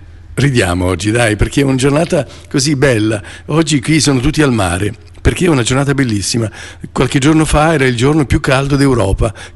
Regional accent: Saviano, Campania, Italy; Saviano il mio paesino

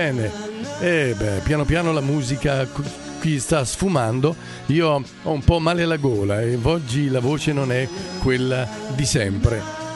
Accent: Naples, Campania, Italy; un disco in napoletano, perché ragazzi sapete, io sono di Napoli

